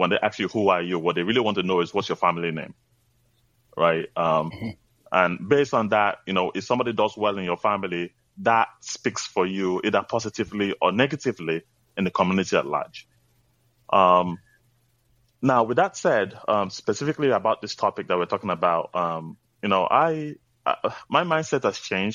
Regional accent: Nigeria; now in United States; I grew up in Nigeria, actually was born in the U.S., grew up in Nigeria, and then came back to the U.S.

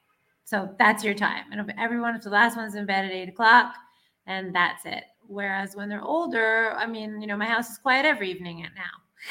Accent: Ottawa, Ontario, Canada; also born or lived in Johannesburg, South Africa; now in Israel; I'm originally from Ottawa, Canada. That's where I grew up. But I've been living here in Israel for, I don't know, a long time, more than 20 years, probably more.

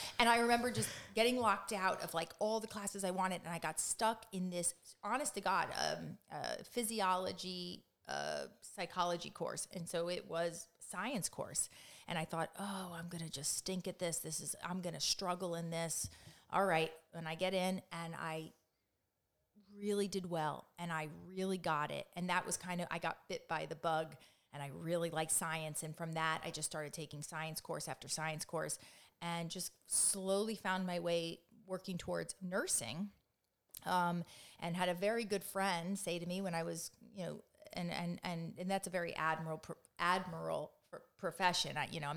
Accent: Florida, United States; No. I'm actually from South Florida.

